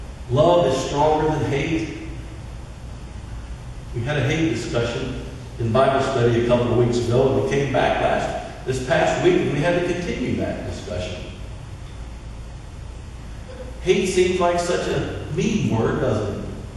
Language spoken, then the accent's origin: English; Missouri, United States; If we had some evidence, I'm from Missouri, you've got to show me.